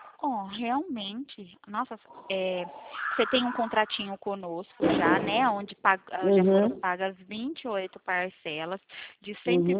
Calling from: Mogi Guaçu, São Paulo, Brazil; eu fico na central de consignado, na cidade de Mogi Guaçu, interior de São Paulo.

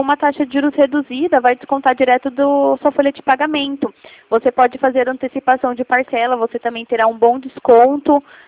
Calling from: Jundiaí, São Paulo, Brazil; Eu sou aqui de Jundiaí.

